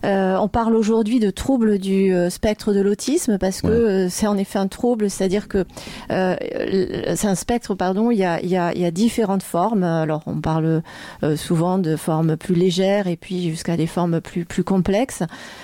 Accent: Toulouse, Occitanie, France; now in Landes, France; Oui, alors moi je suis dans les Landes depuis une trentaine d'années déjà. Je suis toulousaine sinon.

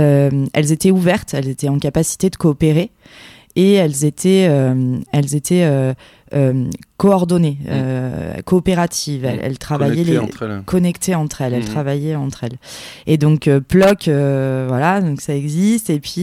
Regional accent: Auvergne-Rhône-Alpes, France; moi, je suis drômoise. Mmh. Je viens de Cray, donc dans le 26, à côté de l'Ardèche.

